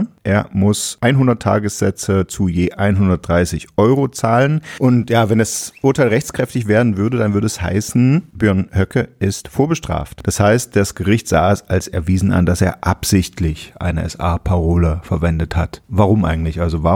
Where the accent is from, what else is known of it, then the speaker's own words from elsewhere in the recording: Halle, Saxony-Anhalt, Germany; born there; Das Landgericht in Halle an der Saale, meine Geburtsstadt übrigens